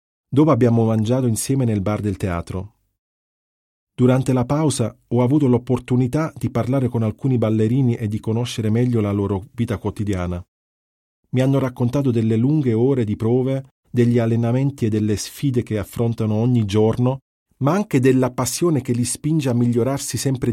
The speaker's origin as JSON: {"language": "Italian", "town": "Brindisi", "region": "Apulia", "country": "Italy", "lives_now": "Milan, Italy", "said": "sono di Brindisi e ora vivo a Milano."}